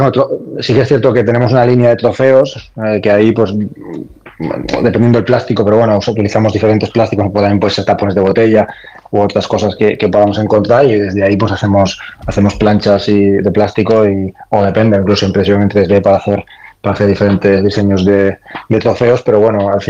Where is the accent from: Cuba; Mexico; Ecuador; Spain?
Spain; Galicia; yo soy gallego y a mí lo que no me gusta es ir a la playa y encontrarme restos de redes